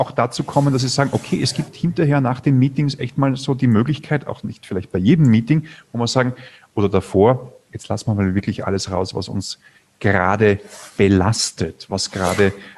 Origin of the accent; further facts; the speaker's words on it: Austria; Bei uns in Österreich sind die Elefanten ausgebrochen als Abstandshalter.